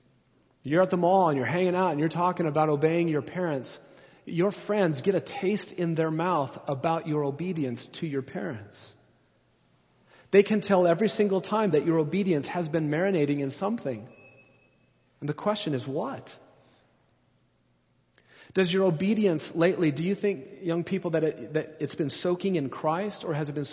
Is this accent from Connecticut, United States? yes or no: no; Nebraska, United States; Because I was born and raised in Nebraska.